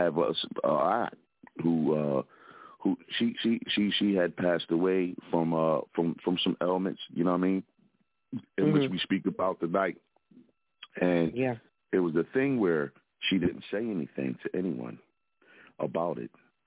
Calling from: Philadelphia, Pennsylvania, United States

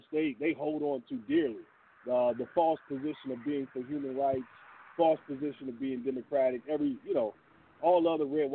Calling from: Atlanta, Georgia, United States; in Atlanta.

